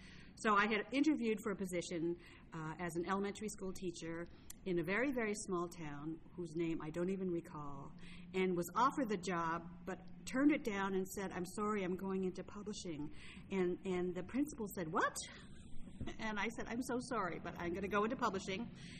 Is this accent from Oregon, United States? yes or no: no; Honolulu, Hawaii, United States; we moved to Honolulu, where my father had a business or had worked there. And so I grew up in Honolulu. I started actually in Kailua, Oahu, Hawaii.